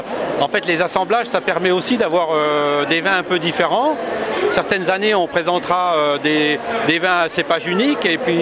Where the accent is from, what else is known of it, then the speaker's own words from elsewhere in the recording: Grand Est, France; Moi je vends un peu sur la Lorraine, c'est mon pays d'origine